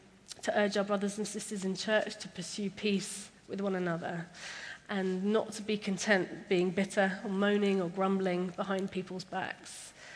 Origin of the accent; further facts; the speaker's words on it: Netherlands; I grew up in Holland